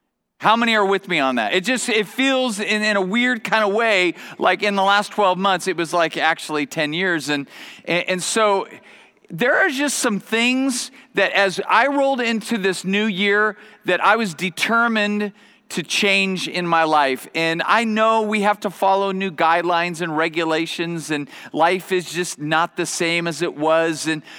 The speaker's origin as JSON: {"language": "English", "town": "Bakersfield", "region": "California", "country": "United States", "said": "we didn't even know where Thousand Oaks was because we're from Bakersfield."}